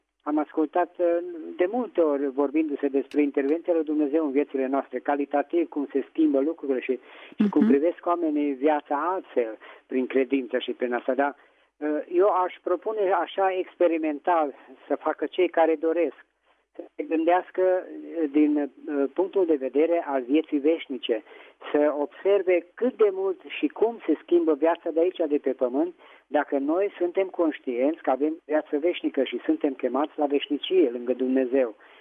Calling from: Petroșani, Hunedoara County, Romania; din Petroșani.

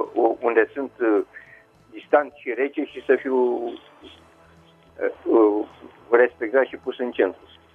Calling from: Bucharest, Romania; din București.

